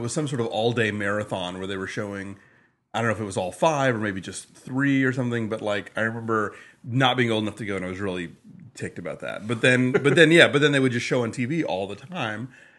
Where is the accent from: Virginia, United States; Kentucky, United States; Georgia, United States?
Georgia, United States; Atlanta; It was nice to see Atlanta on film, my hometown.